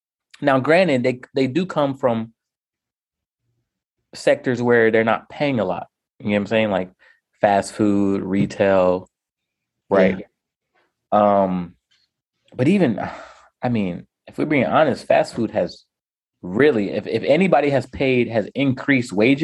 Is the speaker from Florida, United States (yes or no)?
no; Atlanta, Georgia, United States; I mean, I'm just from Atlanta